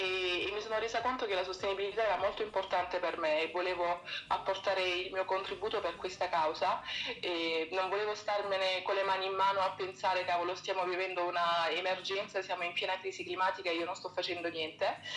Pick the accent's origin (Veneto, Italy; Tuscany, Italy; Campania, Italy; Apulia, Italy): Apulia, Italy; now in France; No, sono italiana espatriata in Francia da 4 anni, però sono pugliese di origine provenzale, diciamo, perché abito in Provenza di adozione.